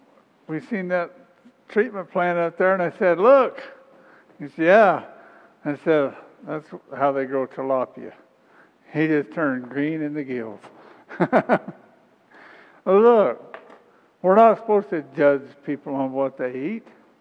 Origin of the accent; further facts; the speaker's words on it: Wyoming, United States; I'm the same way. I grew up in Wyoming, and anybody would talk about eating a goat